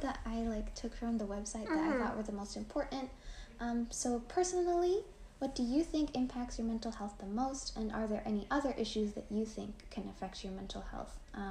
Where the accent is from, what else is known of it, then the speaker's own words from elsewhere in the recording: Philippines; people thought I was Mexican because they didn't know that the Philippines existed, and I was like, that makes sense, it's not China.